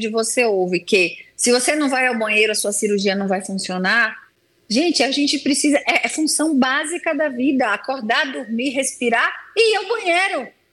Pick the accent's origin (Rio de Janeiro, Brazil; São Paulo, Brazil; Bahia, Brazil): Bahia, Brazil; Feira de Santana; Já temos um em Feira de Santana, na minha terra natal